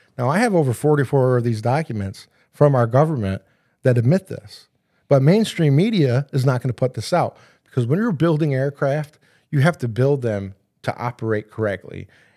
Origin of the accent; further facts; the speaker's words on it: Watertown, United States; I'm from here. I'm from Watertown.